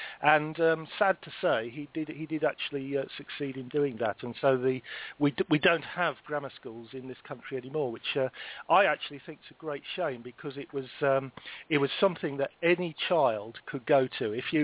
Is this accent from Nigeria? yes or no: no; United Kingdom; There are some things that we as British people don't appreciate from other parts of the world.